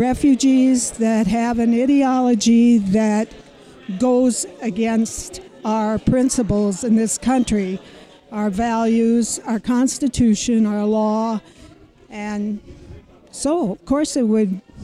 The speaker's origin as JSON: {"language": "English", "town": "Little Falls", "region": "Minnesota", "country": "United States", "said": "I'm from Little Falls"}